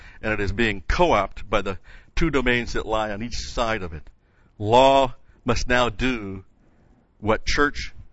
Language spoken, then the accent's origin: English; Rochester, New York, United States; Actually, though, I come from Rochester, my high school years, New York State before that.